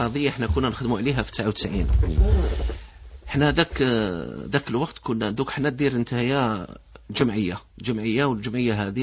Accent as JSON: {"language": "Arabic", "country": "Algeria", "said": "انا شاب جزائري عايش في الجزائر"}